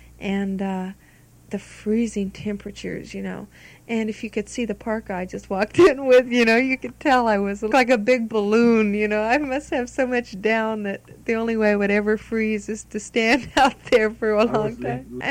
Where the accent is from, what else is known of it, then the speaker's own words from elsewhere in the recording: Flagstaff, Arizona, United States; But I was from Flagstaff, Arizona, and it's 12,000 feet up in the mountains.